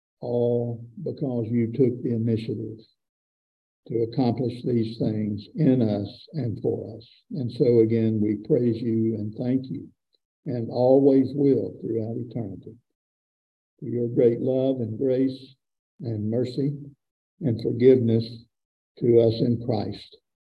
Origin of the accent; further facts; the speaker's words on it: United States; I mean, I'm American. That's one thing going for me, or it used to be.